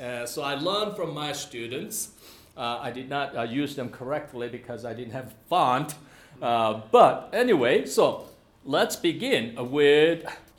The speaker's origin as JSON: {"language": "English", "country": "South Korea", "tie": "born or raised there", "moved": "as an adult", "lives_now": "United States", "said": "I grew up in Korea, South Korea that is, not North Korea. So I grew up with Buddhist Confucian culture, and I became a Christian after coming to the States."}